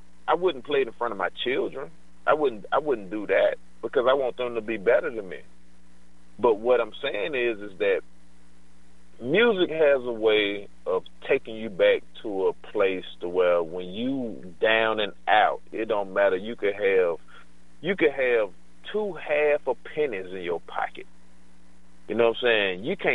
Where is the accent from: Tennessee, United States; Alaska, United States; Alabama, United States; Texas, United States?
Tennessee, United States; I still, I'm from Tennessee. I still listen